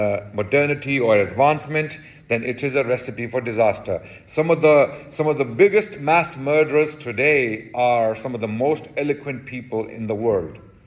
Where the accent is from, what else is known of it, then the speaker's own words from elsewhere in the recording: United Kingdom; Sorry, I'm from Britain, so I don't know your terminology.